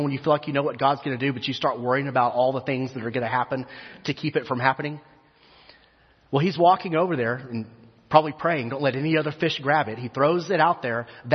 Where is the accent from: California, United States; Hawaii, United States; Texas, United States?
Texas, United States; Now, I grew up in West Texas before we moved to College Station, and we didn't have a river in the backyard out there. You know, it's desert.